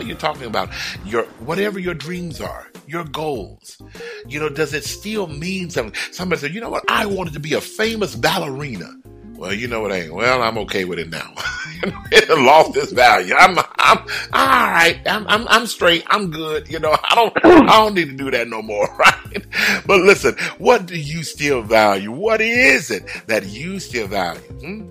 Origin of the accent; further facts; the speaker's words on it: Houston, Texas, United States; I lived everywhere in Houston. I was born in Houston. I lived everywhere in Houston.